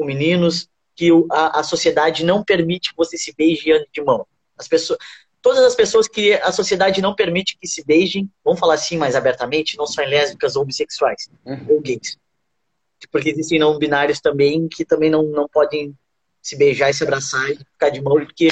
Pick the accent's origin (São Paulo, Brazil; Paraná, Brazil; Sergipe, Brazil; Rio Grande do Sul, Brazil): Rio Grande do Sul, Brazil; Bagé; Eu sou de Bagé, né? No Rio Grande do Sul.